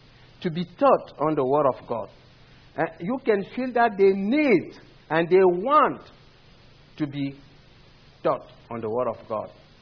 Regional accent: Cameroon; first language Eton; English is a second language; My native language is Eton, and I know Ewondo, and I can also understand Bulu.

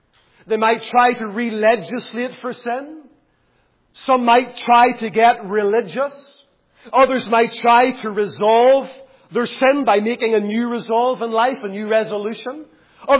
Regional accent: Lisburn, Northern Ireland, United Kingdom; whenever I was a young lad growing up in Lisburn

